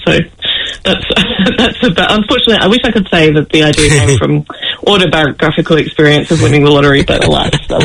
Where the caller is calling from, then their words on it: Melbourne, Victoria, Australia; Beaming in from Melbourne, Australia.